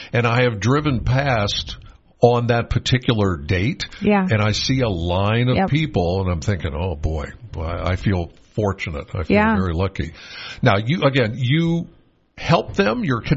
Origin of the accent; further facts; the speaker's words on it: Penns Valley, Pennsylvania, United States; Okay. I'm from Penns Valley.